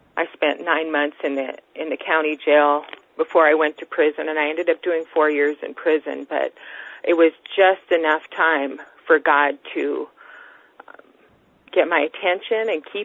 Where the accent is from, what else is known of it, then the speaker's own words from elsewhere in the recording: Minnesota, United States; I'm really hard-headed. I'm from Minnesota. I have to be.